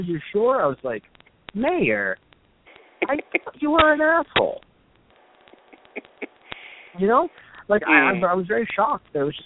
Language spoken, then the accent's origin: English; Canada; yeah, I'm Canadian